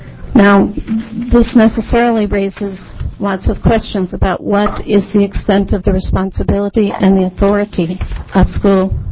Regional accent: Eugene, Oregon, United States; I'm from Eugene, Oregon.

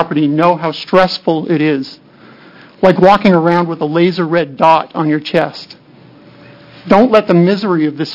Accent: Oregon, United States; I'm from Clatsop County.

